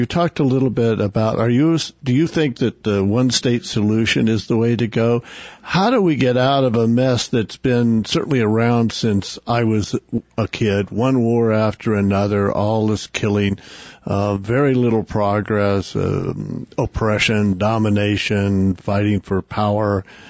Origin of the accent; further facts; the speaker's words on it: Oklahoma, United States; When I was growing up in Oklahoma on a border state